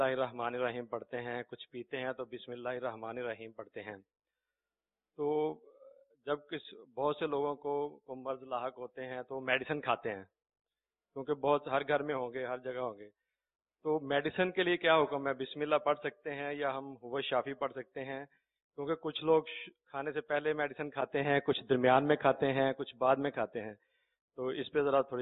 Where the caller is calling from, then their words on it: Lahore, Punjab, Pakistan; میرا تعلق لاہور سے ہے.